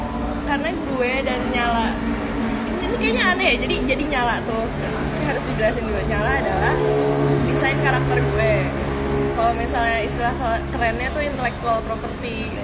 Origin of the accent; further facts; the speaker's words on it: Bogor, West Java, Indonesia; now in Bandung, Indonesia; Gue asli Bogor sih, cuman sekarang banyak di Bandung.